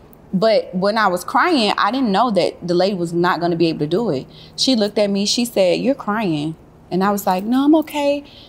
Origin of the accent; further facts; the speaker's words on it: Atlanta, Georgia, United States; I grew up in John Holt, which is Castleberry. So I walked through the Bluff. I walked through Vine City to get to school. So that was like the next place other than where I was, which was the West End. So the Peter Street is like the Buckhead of the West Side of Atlanta.